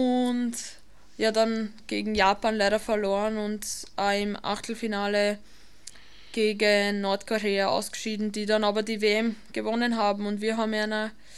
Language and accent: German; Lower Austria, Austria; wie schon gesagt. Ich bin aus Österreich, eine gebürtige Niederösterreicherin, aber spiele in Oberösterreich, genauer gesagt in Linz Fußball